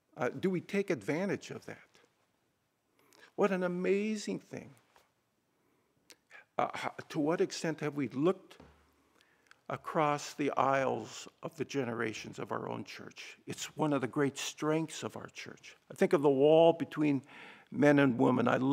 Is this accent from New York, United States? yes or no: no; Minnesota, United States; Think of my home state of Minnesota.